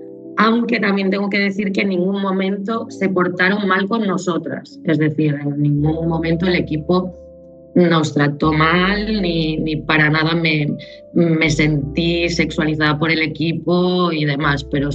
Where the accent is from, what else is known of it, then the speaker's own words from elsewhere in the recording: Santiago de Compostela, Galicia, Spain; soy actriz, soy gallega de Santiago de Compostela